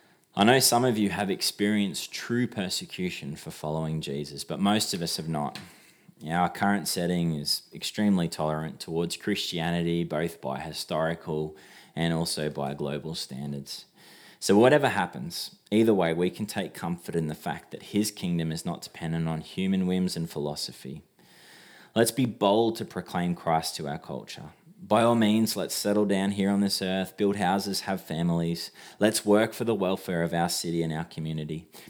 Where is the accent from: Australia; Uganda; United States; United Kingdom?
Australia; Sure, I'm Australian